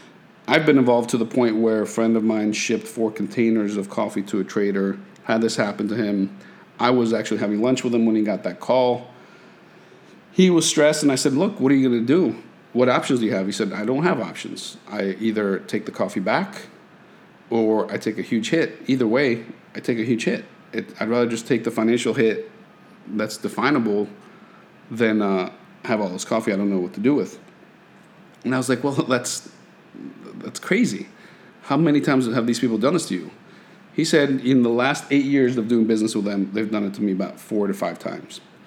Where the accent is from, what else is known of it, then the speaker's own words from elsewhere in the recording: Nicaragua; also born or lived in Guatemala / Costa Rica / Peru; I was born in Guatemala. I was raised in Nicaragua. I lived in Costa Rica. I lived in Peru. It's my culture